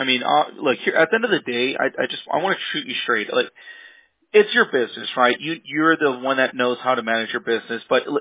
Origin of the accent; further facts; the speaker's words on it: California, United States; also born or lived in Cleveland; Honestly, I was born and raised in California.